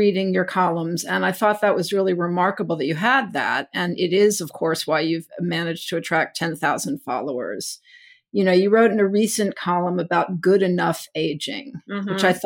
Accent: Texas, United States; It was just a very large roach, which I can handle because I grew up in Texas around roaches.

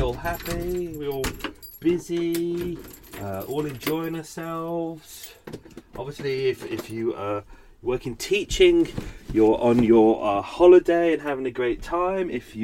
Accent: Ireland; Reminds me of my early days growing up in Ireland.

